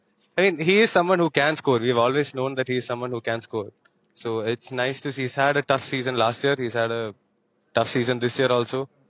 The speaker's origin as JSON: {"language": "English", "country": "India", "said": "I mean, personally, as an Indian, I would like him to start."}